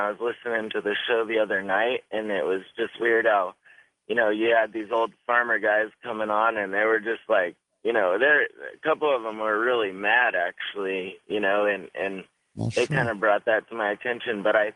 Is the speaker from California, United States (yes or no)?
yes; Courtville, California, United States; I'm from Courtville, California.